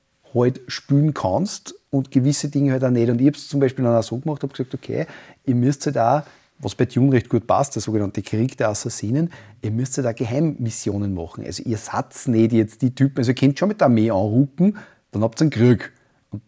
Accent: Upper Austria, Austria; ich bin Oberösterreicher

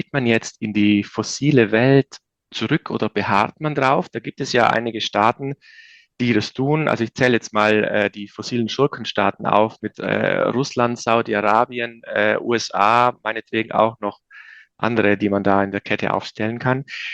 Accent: South Tyrol, Italy; now in Munich, Germany; Ich bin ja aus Südtirol, also im Bergbauerndorf.

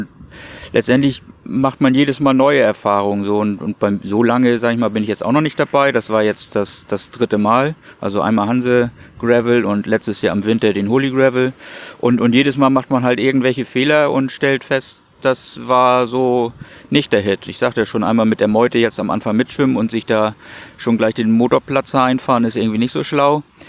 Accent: Schleswig-Holstein, Germany; Und für mich als Schleswig-Holsteiner ist natürlich immer die Verlockung groß, hier die nächste Abfahrt nach Preetz oder nach Wankendorf-Plön, wo auch immer, hinzunehmen.

